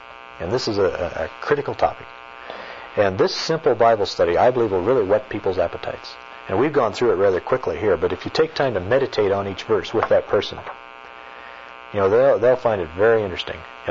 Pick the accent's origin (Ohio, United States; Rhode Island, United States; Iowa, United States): Iowa, United States; Where I grew up in Iowa, there were a kind of a family of farmers